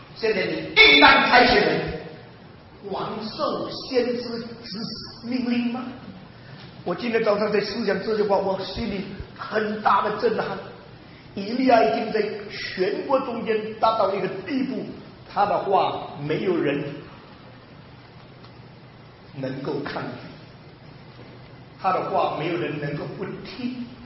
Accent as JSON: {"language": "Chinese", "country": "China", "said": "我身为中国人"}